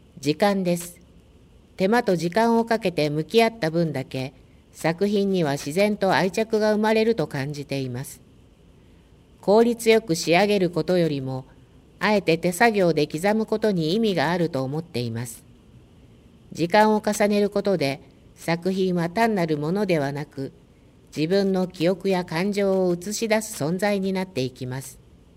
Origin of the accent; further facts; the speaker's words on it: Brazil; Japanese is a second language; moved away as an adult; now in Japan; 陶芸を始めたきっかけは、故郷のブラジルで会社勤めをしていた頃にろくろ講座に参加したことがきっかけです。